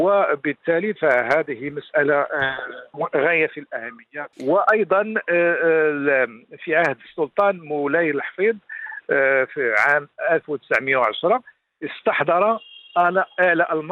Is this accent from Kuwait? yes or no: no; Morocco; هذا شيء مهم جدا بالنسبة لنا كمغاربة، يحق لنا أن نفتخر به